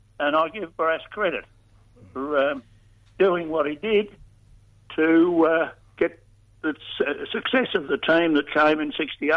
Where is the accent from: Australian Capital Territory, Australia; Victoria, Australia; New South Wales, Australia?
Victoria, Australia; Casterton; born there; Well, I was born in Casterton in the Western District